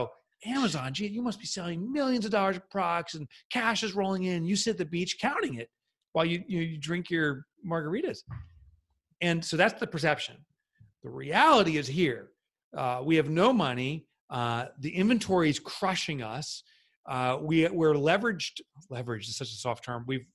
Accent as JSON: {"language": "English", "town": "Boonton", "region": "New Jersey", "country": "United States", "said": "If you're from Boonton, New Jersey, you say it's Boonton. You swallow the letters. So I'm from Boonton"}